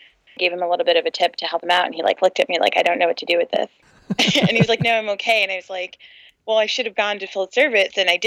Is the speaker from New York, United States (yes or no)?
yes; New York, United States; I'm a New Yorker, so I'm a terrible driver.